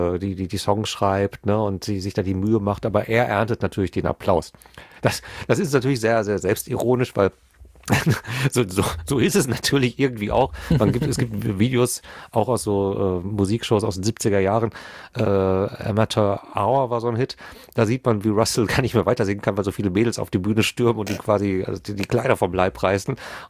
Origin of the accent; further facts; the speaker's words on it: North Rhine-Westphalia, Germany; wir kommen aus dem Pott